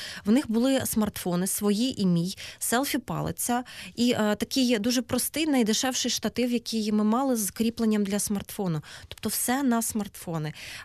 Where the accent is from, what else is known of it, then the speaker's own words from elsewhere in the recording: Mariupol, Donetsk Oblast, Ukraine; якби я не потрапила на телебачення в моєму рідному місті Маріуполь Донецької області